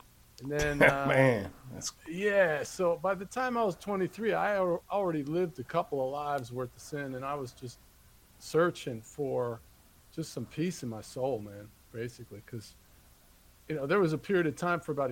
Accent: New Jersey, United States; now in North Carolina, United States; I did. I grew up in Jersey.

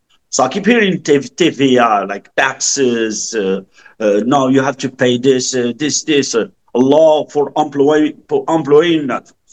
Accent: Morocco; English is a second language; moved away as an adult; also born or lived in France; Imagine I come from Morocco. I never been to Europe. The first day I came to France from the airport to the hotel.

